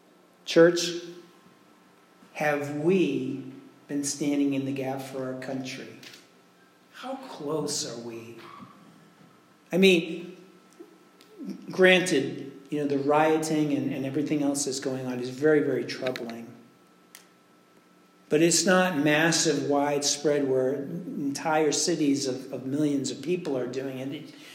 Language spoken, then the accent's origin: English; United States; I'm a Christian above all, but I'm also American. And as an American, I can stand before God.